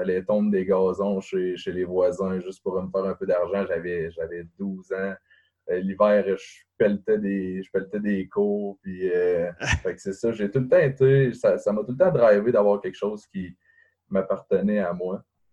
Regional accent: Saint-Georges, Quebec, Canada; Ben moi, j'ai 21 ans. Je viens de Saint-Georges-de-Beauce.

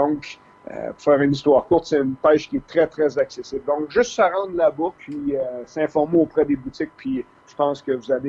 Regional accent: Quebec, Canada; moi, je viens d'Abitibi-Témiscamingue. Je pense qu'on est, on est une région accueillante.

